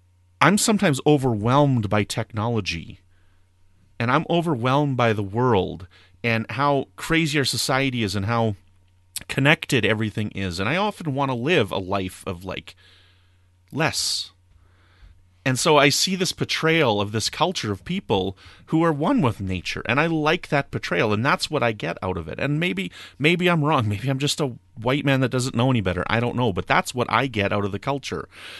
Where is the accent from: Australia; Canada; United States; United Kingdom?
Canada; also born or lived in Pinehouse Lake, Canada / La Ronge, Canada; I'm from Canada. I've lived in Northern Canada, right?